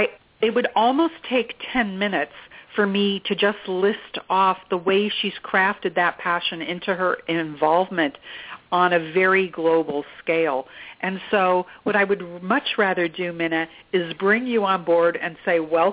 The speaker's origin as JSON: {"language": "English", "region": "Geneva", "country": "Switzerland", "tie": "born or raised there", "said": "I grew up in Geneva, Switzerland, and so it's a much simpler idea to hop across country borders."}